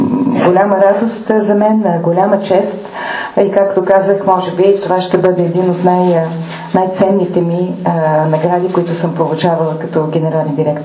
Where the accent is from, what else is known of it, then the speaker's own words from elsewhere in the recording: Sofia, Sofia City, Bulgaria; за мен това е най-скъпото, защото наистина това е моя роден град